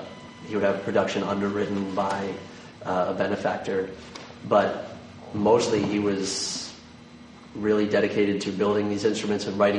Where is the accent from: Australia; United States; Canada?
United States; New Jersey; I was from New Jersey. It was a school that was about an hour away from where I lived.